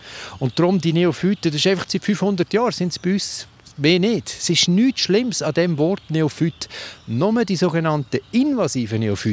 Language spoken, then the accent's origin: German; Switzerland; Wir haben bei uns in der Schweiz 4 von diesen Impatiens-Arten, von diesen Springkräutern.